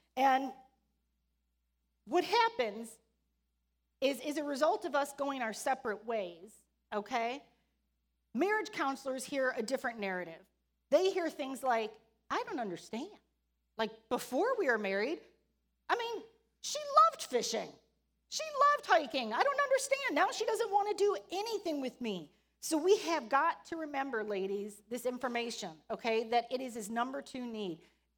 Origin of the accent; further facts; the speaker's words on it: Chicago, Illinois, United States; We're from the Chicago area. We're from the South Side.